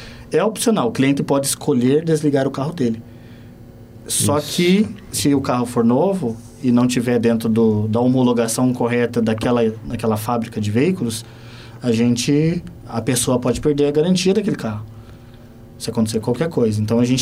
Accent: Pinhais, Paraná, Brazil; da pessoa simples lá do bairro, de onde eu cresci, lá em Pinhais

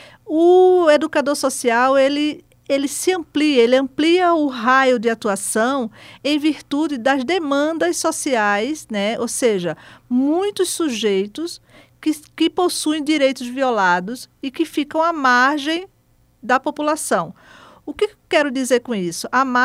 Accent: Recife, Pernambuco, Brazil; now in Curitiba, Brazil; eu tenho um sotaque diferente, porque eu não sou curitibana, eu sou recifense. Nasci e me criei em Recife e fiz toda a minha formação acadêmica em Recife, Pernambuco.

